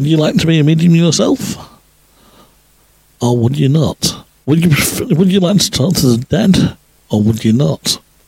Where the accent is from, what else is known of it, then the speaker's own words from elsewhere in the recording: Stockport, North West England, United Kingdom; So, I'm coming from Stockport, which is the Hatters. Yep. We used to be very famous for making hats.